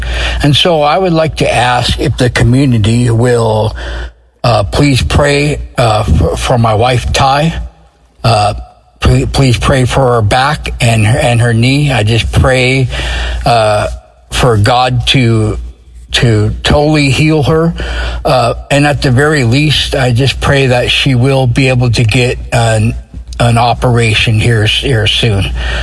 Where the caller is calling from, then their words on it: Salem, Oregon, United States; I am calling from Salem, Oregon.